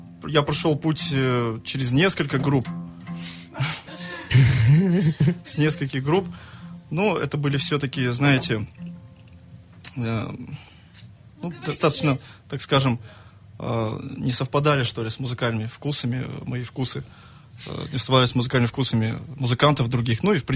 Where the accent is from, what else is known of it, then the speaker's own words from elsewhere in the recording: Lesnoy, Sverdlovsk Oblast, Russia; now in Perm, Russia; потому что я вообще не из Перми, а из Лесного.